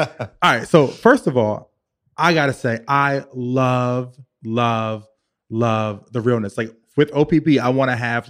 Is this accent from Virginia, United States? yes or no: yes; Richmond, Virginia, United States; now in New York City, United States; And so, you know, I'm from Virginia, I'm from Richmond